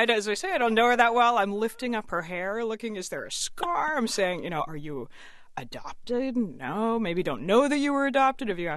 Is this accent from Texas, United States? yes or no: no; Georgia, United States; I grew up in Georgia and grew up around guns. My father and brother are both hunters, but I had never handled a handgun.